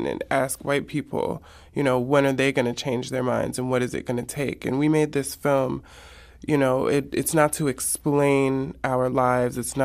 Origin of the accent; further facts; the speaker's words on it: Los Angeles, California, United States; Growing up in South Central, you see the police as, you know, not being on your side.